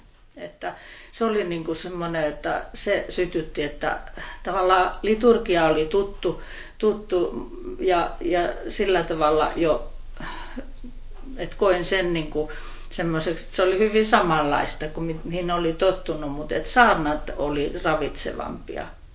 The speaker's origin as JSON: {"language": "Finnish", "town": "Mikkeli", "region": "South Savo", "country": "Finland", "said": "tiesi, että minä olen Mikkelistä"}